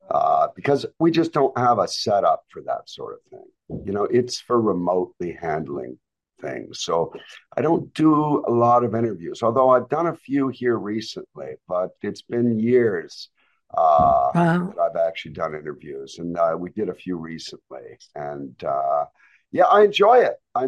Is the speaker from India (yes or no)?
no; Canada; born there; I was born in Canada, and my father was he got into ranching, and it was a rather large ranch